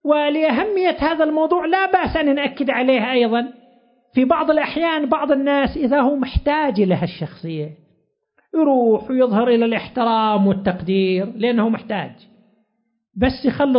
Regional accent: Qatif, Eastern Province, Saudi Arabia; عندنا في القطيف أيضا كفاءات علمية وفكرية كثيرة

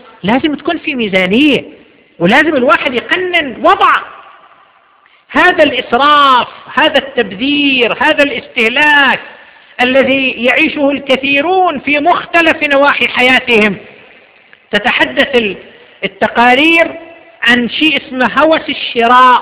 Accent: Jubail, Eastern Province, Saudi Arabia; أن أحد المواطنين عندنا في الجبيل فتح له محل صغير لبيع النظارات الشمسية

